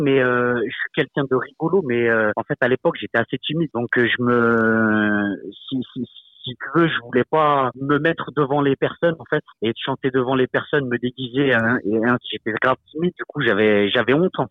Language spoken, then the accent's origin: French; Felgueiras, Porto District, Portugal; Oui, je suis de Felgueiras.